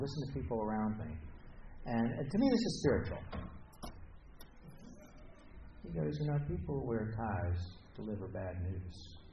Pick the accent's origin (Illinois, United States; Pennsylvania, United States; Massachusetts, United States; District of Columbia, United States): District of Columbia, United States; Washington; To me, I come from Washington, D.C., which was built on swampland.